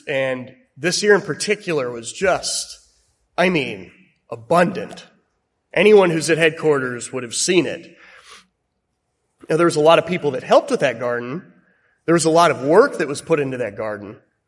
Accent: Iowa, United States; Not originally, I'm from Iowa, and I met another Iowan here.

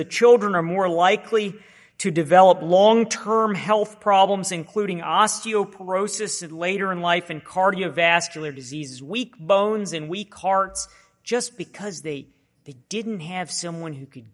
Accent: United States; Now, I haven't been touched by hunger. I grew up in America.

